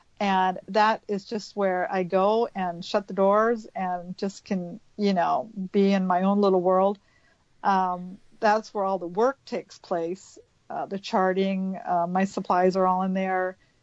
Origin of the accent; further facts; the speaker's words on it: Moline, Illinois, United States; moved away; I'm from Moline. But I've lived in Arizona now just 30 years.